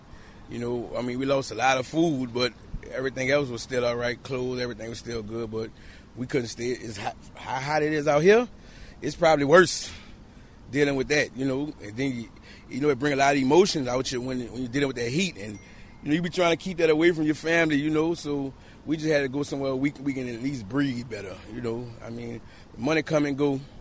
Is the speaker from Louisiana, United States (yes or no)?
yes; New Orleans, Louisiana, United States; New Orleans, Louisiana.